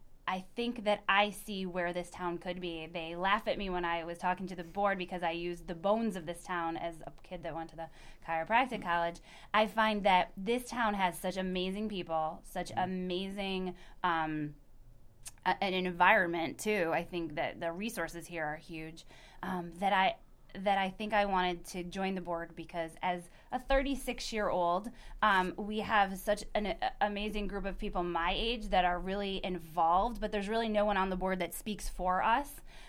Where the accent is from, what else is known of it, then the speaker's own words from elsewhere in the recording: Geneva, New York, United States; also born or lived in Pennsylvania; So I was born in Geneva, mm-hmm. and then my parents, we moved out to the country. So I graduated from Marcus Whitman in 98.